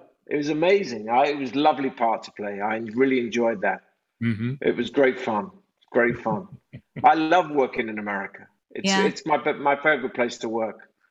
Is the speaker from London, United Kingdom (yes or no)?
yes; Bethnal Green, London, United Kingdom; accent: Cockney; I come from Bethnal Green. And I actually have a very, very strong Cockney accent naturally.